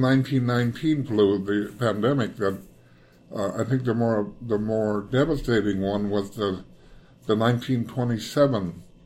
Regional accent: South Naknek, Alaska, United States; born there; I was born in South Naknek, or Sevenoski, in 1947

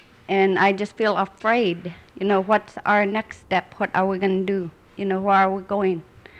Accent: Alaska, United States; now in Kenai, United States; I'm from the Nana region. And when I first moved on here to Kenai, I didn't know that there was a tribe that existed down here.

